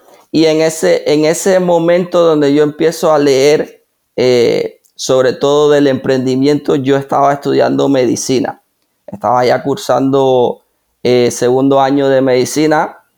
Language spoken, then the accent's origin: Spanish; Cuba; Yo soy de Cuba, ¿vale? En Cuba estudiaba medicina